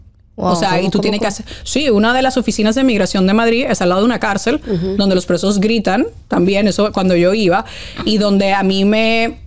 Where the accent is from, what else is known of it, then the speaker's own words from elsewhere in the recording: Dominican Republic; accent: Dominican; Yo llamaba con mi acento dominicano cuando mi mamá me dice, búscate la vida